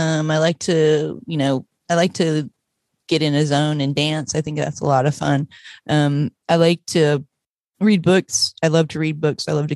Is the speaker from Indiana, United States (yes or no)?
yes; Terre Haute, Indiana, United States; moved away; also born or lived in France; Yeah, I'm from Terre Haute. I was born in Terre Haute, so I'm a Hoosier. I moved to Europe in 1993.